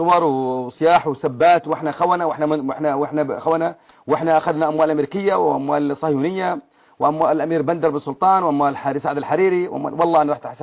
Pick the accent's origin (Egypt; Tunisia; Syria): Syria; moved away; احنا كنا كلياتنا كسوريين بالغربه نخجل